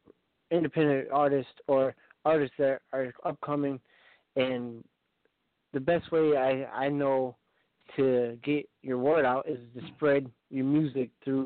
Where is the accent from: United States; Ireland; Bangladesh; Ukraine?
United States; Muskegon, Michigan; I'm from Michigan. I'm from Muskegon, Michigan. I'm a pro cage fighter, but I'm also a fight manager and trainer.